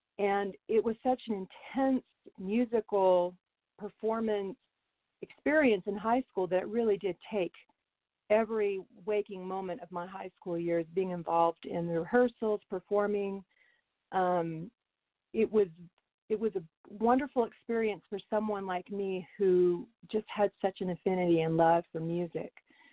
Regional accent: Clinton, Mississippi, United States; also born or lived in Texas; And I grew up in Texas. I was born in Texas and raised in Mississippi.

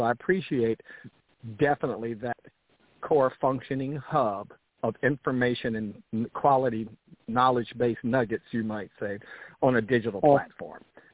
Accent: North Carolina, United States; I grew up in North Carolina.

